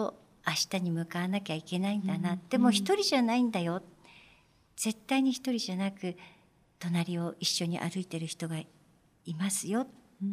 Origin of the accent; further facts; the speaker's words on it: Kumamoto, Japan; born there; moved away; 40年を超えてあのずっと暮らしているところですから、なんだかあの生まれは九州熊本なんですけど、もうここであの私は根付いてずっとずっと暮らしておりますので、